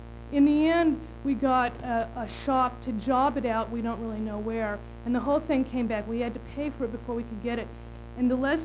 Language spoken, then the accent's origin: English; Cambridge, Massachusetts, United States; which was proposed in my hometown of Cambridge, much to my dismay.